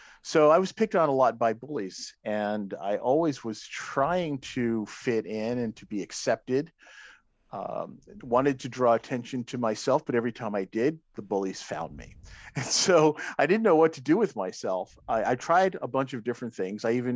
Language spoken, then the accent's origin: English; Brooklyn, New York, United States; the only animals we ever saw as kids growing up in Brooklyn, New York, were pigeons and squirrels and occasional seagulls.